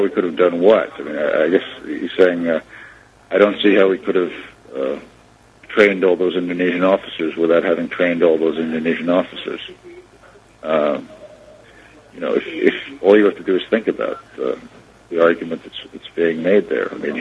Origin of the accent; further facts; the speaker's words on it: United States; But I can get away with a lot more because I'm a foreigner, especially because I'm an American.